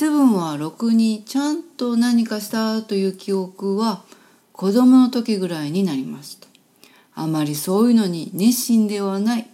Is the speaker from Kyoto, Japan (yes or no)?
yes; Kyoto, Japan; 私は一応京都生まれ育ちなんですが